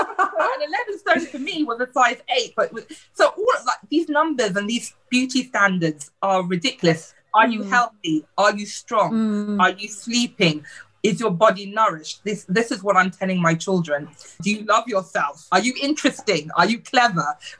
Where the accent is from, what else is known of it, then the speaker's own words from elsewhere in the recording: Nigeria; I'm Nigerian. I'm never going to be a size six.